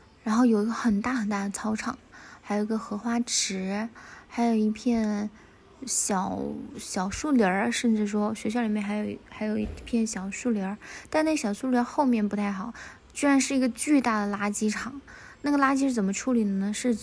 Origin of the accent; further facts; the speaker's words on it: Guiyang, Guizhou, China; 用我们贵阳的方言就是说，画两个圈圈把它抖起